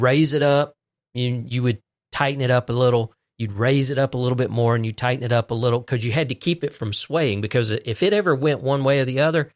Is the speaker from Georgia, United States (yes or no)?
yes; Fitzgerald, Georgia, United States; having been born and raised in Podunk, Fitzgerald, Georgia, Ben Hill County.